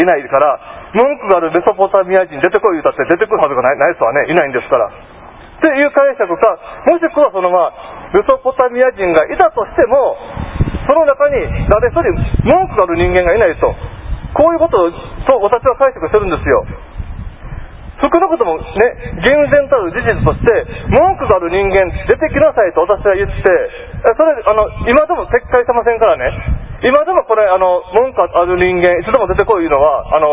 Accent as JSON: {"language": "Japanese", "region": "Tohoku", "country": "Japan", "said": "私東北の出身なんですが"}